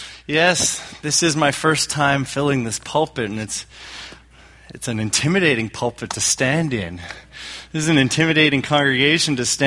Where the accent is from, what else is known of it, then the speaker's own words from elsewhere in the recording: Canada; because I'm Canadian and I'm really hot and I'm dreaming of Christmas when it's going to be colder a little bit.